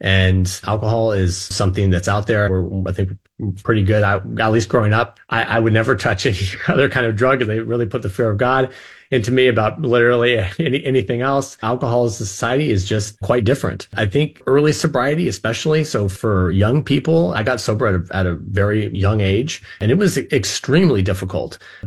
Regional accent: Lake Oswego, Oregon, United States; I grew up here in the Lake Oswego community, had a very loving family, a great education

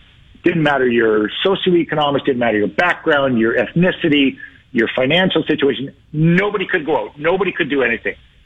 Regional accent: Toronto, Ontario, Canada; also born or lived in Timmins; I'm from Timmins, okay, my first 9 years are there, and there's it just doesn't exist. You know, it's a small mining town, and it doesn't exist. And then I grew up in the west end of Toronto, and, you know, largely raised by a single father

